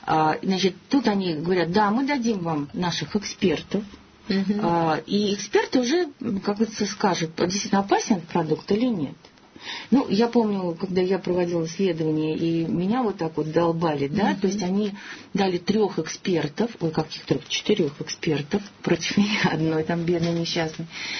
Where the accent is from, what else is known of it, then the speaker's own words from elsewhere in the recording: Russia; я единственная из России, которую пригласили на эту конференцию